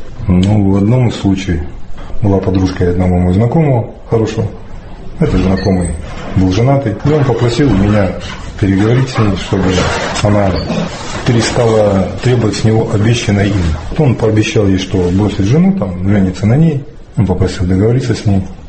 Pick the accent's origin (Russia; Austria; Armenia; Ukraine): Russia; Nizhny Tagil, Sverdlovsk Oblast; Да, я родом из Нижнего Тагила. Проживал там, был мастером по приемке цветного металла.